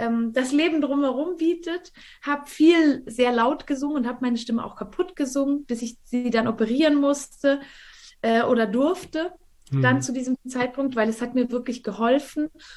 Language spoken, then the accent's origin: German; Valais, Switzerland; Ich bin hier im Wallis aufgewachsen, ich bin jetzt auch gerade hier, wohne hier auch immer noch. Das ist ein 500-Seelendorf